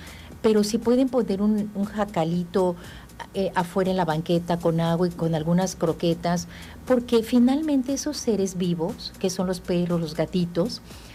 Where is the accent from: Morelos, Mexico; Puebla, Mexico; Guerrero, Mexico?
Morelos, Mexico; Jojutla; born there; Yo nací aquí en Jojutla, está aquí.